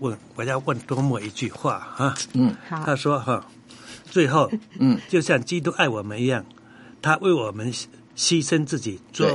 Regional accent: China

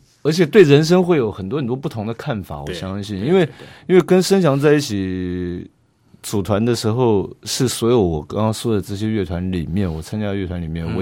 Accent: Taiwan; 我觉得这就像我们台湾人包容一切的那种性格是一样的，

